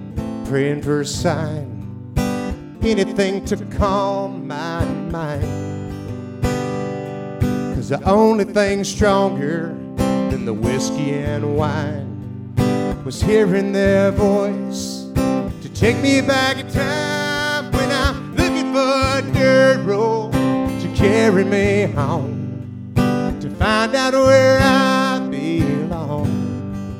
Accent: Texas, United States; Well, I spent my summers in South Carolina growing up. I was born and raised here in Texas, so I am a first-generation Texan.

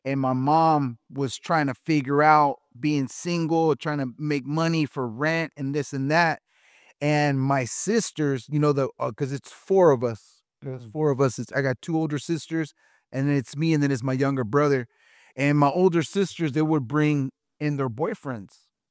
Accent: Santa Ana, California, United States; born there; I was born in Santana, Orange County. A lot of people might think, oh, you know, he's from San Diego. I almost feel like I'm from San Diego because, I mean, we ran away.

